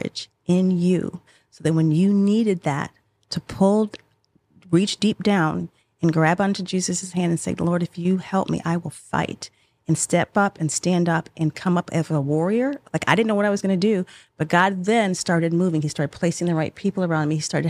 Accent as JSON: {"language": "English", "region": "Michigan", "country": "United States", "tie": "born or raised there", "said": "Because I grew up in Michigan. Mm-hmm. Yeah. So there's not a lot of bull riding going on right. in Michigan."}